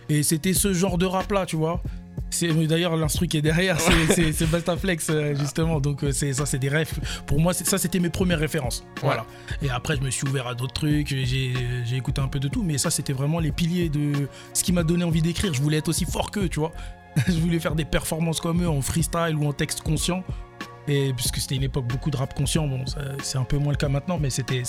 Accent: Orléans, Centre-Val de Loire, France; born there; now in Tours, France; Je suis né à Orléans, ouais, je suis né à Orléans et ça fait maintenant 20 ans quasiment que je suis à Tours. Du moins la première fois que je suis arrivé à Tours c'était en 2001.

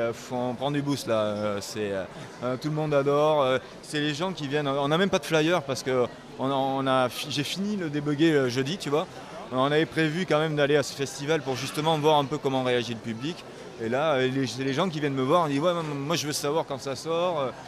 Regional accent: Toulouse, Occitanie, France; Toulouse. Toulouse.

